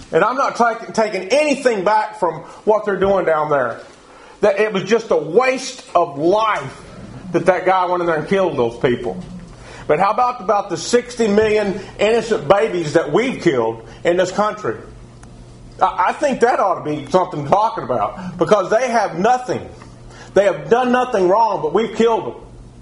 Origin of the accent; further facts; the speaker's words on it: Texas, United States; because see, I'm from Texas, and we're a very prideful person